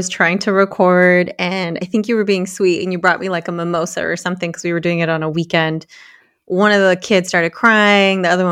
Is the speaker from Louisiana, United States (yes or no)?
no; California, United States; I grew up in the Bay Area, so I'm Latina. My parents immigrated here from different parts of Mexico, and so I'm first generation